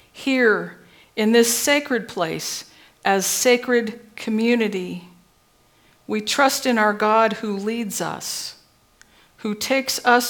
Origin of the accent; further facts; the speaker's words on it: Seattle, Washington, United States; Growing up in Seattle, you become familiar with gloom.